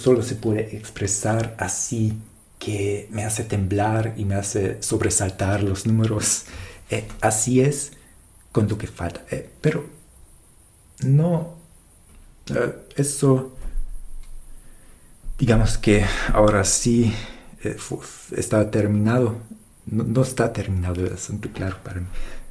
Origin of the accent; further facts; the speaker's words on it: Germany; Spanish is a second language; también es mi batalla porque soy alemán, me va así.